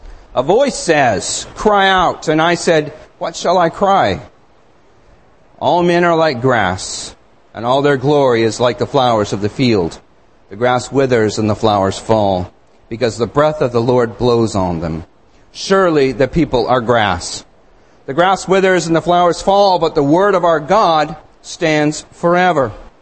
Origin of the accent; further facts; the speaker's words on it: United States; Because I am an American, I have a right to speak on any issue that affects my country